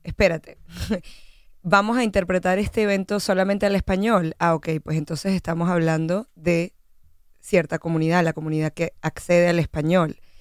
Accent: Puerto Rico; en Puerto Rico, de donde vengo

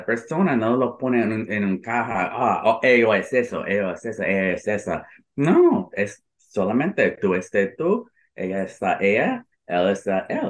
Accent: Puerto Rico; no que soy puertorriqueño, no que soy gay

